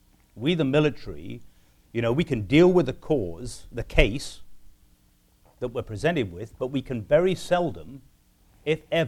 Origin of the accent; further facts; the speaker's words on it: United Kingdom; I'm a Brit, the old colonial service or the political officers who would sit there.